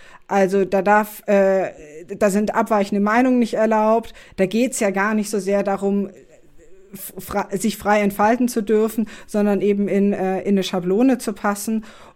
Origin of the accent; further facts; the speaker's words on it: Bavaria, Germany; now in Berlin, Germany; Ich komme eigentlich aus Bayern